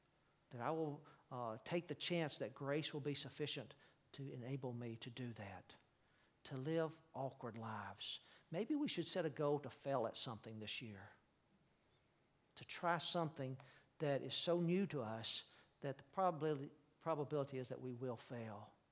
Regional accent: Birmingham, Alabama, United States; You may not know this, but I'm from Alabama. I am the son of a sharecropper from North Alabama who became a truck driver. I grew up in Birmingham in the 50s and 60s

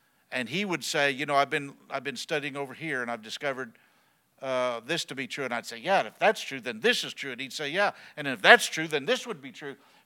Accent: Wilmore, Kentucky, United States; And I grew up in Wilmore, Kentucky, which some of y'all know what that means and some of you don't.

